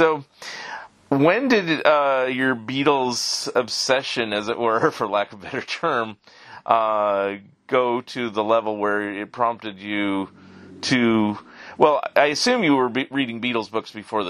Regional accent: San Jose, California, United States; also born or lived in San Francisco; I grew up in the San Jose area and a little bit in Southern California. And then I lived 10 years in San Francisco.

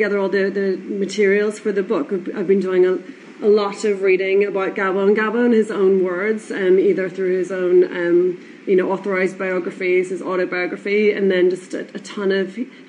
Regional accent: Ireland; accent: Irish; You may have picked up from my accent that … that I'm Irish

